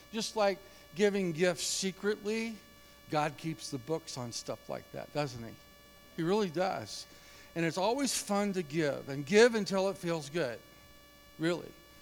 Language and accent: English; Missouri, United States; And now I'm back in Missouri, okay, Springfield. So, okay, all right. But I was raised in Missouri, too.